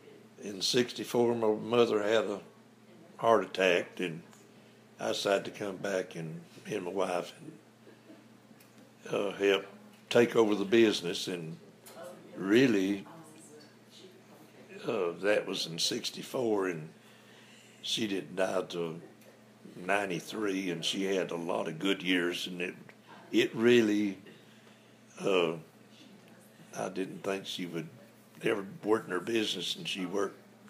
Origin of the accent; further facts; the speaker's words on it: United States; I was born in Jackson County, here on Cedar Creek, 1936.